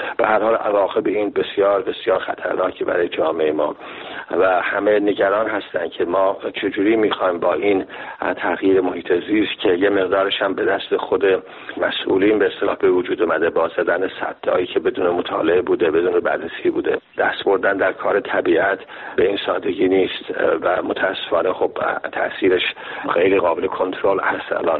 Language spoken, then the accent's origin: Persian; Iran; born there; دریاچه که شهر زادگاه من در کنارش هست، دریاچه ارومیه